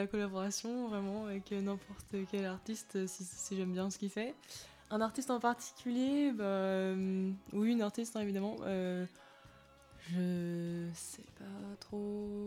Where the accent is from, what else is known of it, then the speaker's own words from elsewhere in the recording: Brittany, France; also born or lived in Conflans-Sainte-Honorine, France; Mais j'ai grandi dans la forêt de Brocéliande, ça c'est plus fun.